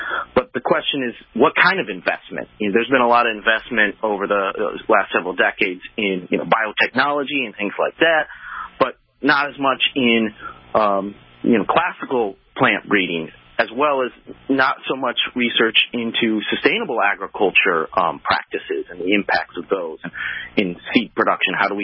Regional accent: Springfield, Illinois, United States; I come from Springfield, Illinois. Grew up kind of on the outskirts of Springfield, Illinois. Spent 10 years in 4-H, Boy Scouts.

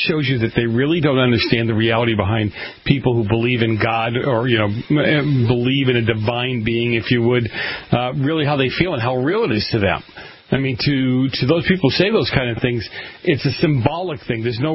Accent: Boston, Massachusetts, United States; I grew up in New England, in Boston to be exact

